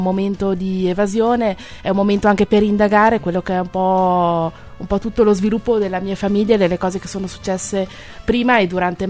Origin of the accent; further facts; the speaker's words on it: Mantua, Lombardy, Italy; Le mie origini si può dire che sono a Mantova, perché sono nata a Mantova in città, sono cresciuta a Mantova, ma in realtà sono anche un po' in qualche modo sdoppiate, perché mio papà in realtà è di Brescia